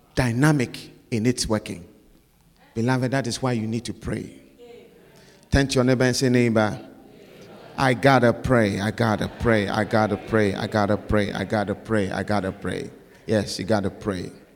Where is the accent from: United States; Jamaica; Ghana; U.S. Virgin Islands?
Ghana; One day, I was in Ghana, my home country, and I went to the police station.